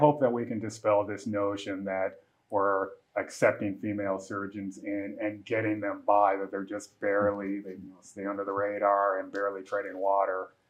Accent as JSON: {"language": "English", "town": "Detroit", "region": "Michigan", "country": "United States", "tie": "born or raised there", "said": "So I'm from Michigan. I grew up in Detroit. I live in Detroit now."}